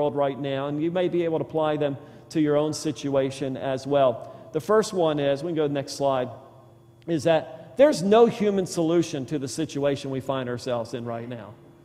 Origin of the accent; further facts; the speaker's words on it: Louisiana, United States; I grew up in Louisiana, and we used to catch bullfrogs in the creek